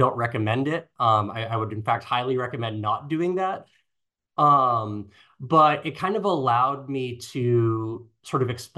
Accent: Massachusetts, United States; born or raised there

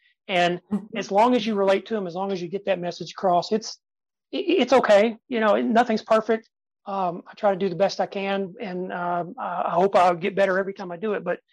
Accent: Tennessee, United States; born there; because I was born in Tennessee and I can sound like that.

